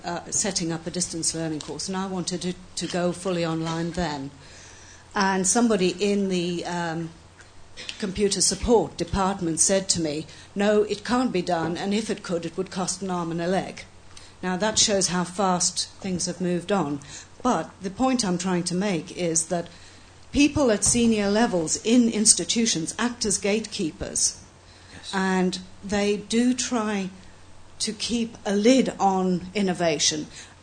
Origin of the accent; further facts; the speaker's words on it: Leeds, Yorkshire and the Humber, United Kingdom; I'm from Leeds.